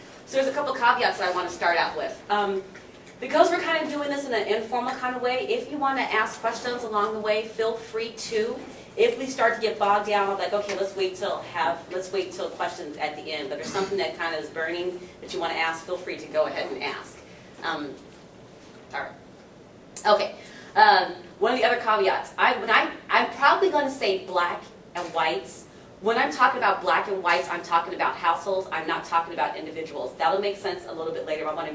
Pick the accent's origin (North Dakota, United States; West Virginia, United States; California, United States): California, United States; Los Angeles; also born or lived in Chapel Hill / Maryland; I've been telling everybody that I'm from Los Angeles, so I come from a big city, and then I spent some time in North Carolina, Chapel Hill, and that's a small college town.